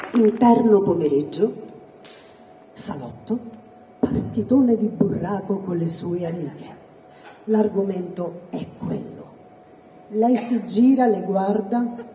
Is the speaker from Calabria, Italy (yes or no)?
yes; Calabria, Italy; Sono attrice, sono calabrese e sono brave, sono lesbica